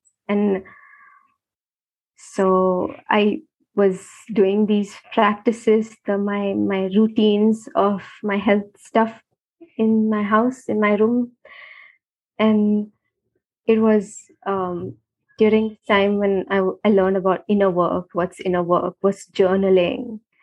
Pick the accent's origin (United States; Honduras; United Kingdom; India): India; English is a second language; for me, especially as an Indian, it feels like almost as if that's not the real thing